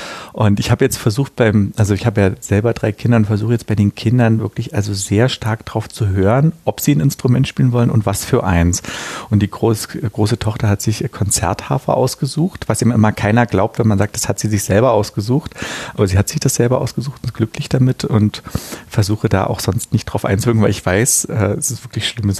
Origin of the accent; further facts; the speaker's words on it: East Germany, Germany; Ich bin ja in der DDR aufgewachsen und bin DDR-Musikschule gegangen.